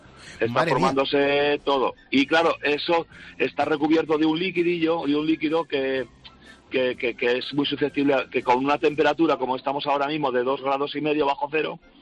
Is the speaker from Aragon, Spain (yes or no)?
yes; Solvés, Aragon, Spain; estamos a 15 kilómetros de Calatayud, y bueno, pues en mi pueblo Solvés, que es un pueblecito pues pequeño de la comarca de Calatayud, donde viven apenas 100 personas